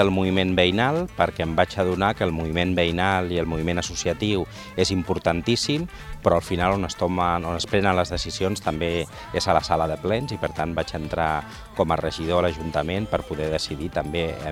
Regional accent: Sabadell, Catalonia, Spain; born there; Ara visc a Covadonga, però com dic, vaig néixer a Torre Romeu.

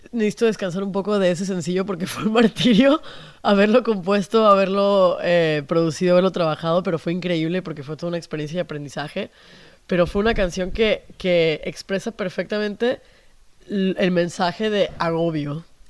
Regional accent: Mexico; yo soy de México y me encanta la comida en México. Obviamente, y mi papá era francés, pero vivimos un tiempo en Sitges.

